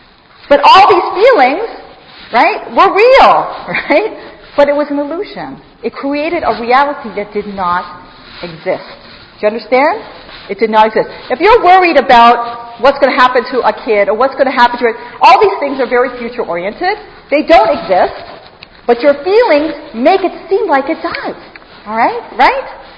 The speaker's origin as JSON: {"language": "English", "town": "Toronto", "region": "Ontario", "country": "Canada", "tie": "born or raised there", "said": "I grew up in Toronto"}